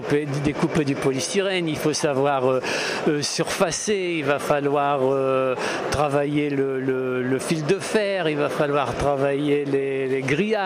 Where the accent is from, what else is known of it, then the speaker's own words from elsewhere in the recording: Hauts-de-France, France; Moi, je suis des Hauts-de-France. Alors, donc, je suis malheureusement loin du midi, même loin de la Bretagne.